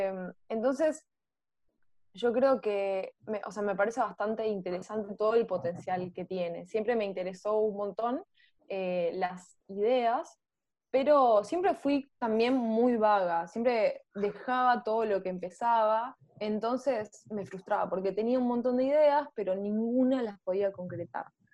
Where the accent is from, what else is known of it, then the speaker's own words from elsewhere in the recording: Buenos Aires, Argentina; tengo 23 años, soy de Buenos Aires y soy emprendedora tecnológica.